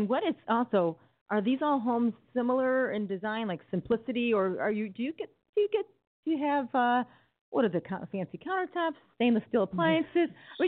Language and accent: English; Chicago, Illinois, United States; they were the same countertops I had growing up on Roscoe in Chicago, and I love them.